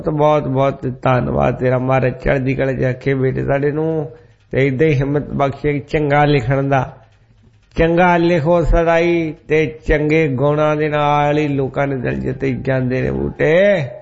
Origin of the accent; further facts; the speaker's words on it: Giddarpindi, Punjab, India; ਮੇਰਾ ਪਿੰਡ ਹੈਗਾ ਗਿੱਦੜ ਪਿੰਡੀ, ਗਿੱਦੜ ਪਿੰਡੀ ਦਾ ਲਾਗੇ